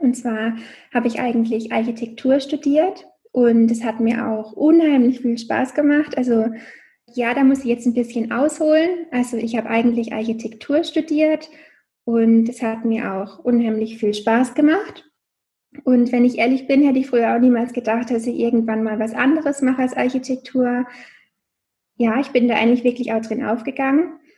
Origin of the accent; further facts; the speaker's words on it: Karlsruhe, Baden-Württemberg, Germany; ich bin 29, ich komme aus Karlsruhe, man hört es vielleicht an meinem Akzent.